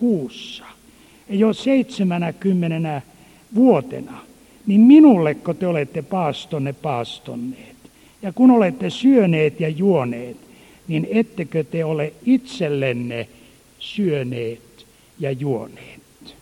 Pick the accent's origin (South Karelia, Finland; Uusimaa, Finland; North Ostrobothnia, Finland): Uusimaa, Finland; Helsinki; nuorena poikana kävin häntä kuulemassa kotikaupungissani Helsingissä.